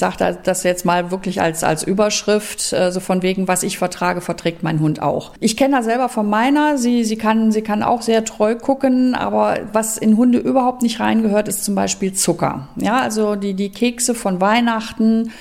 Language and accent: German; Velbert, North Rhine-Westphalia, Germany; also ich komme aus Velbert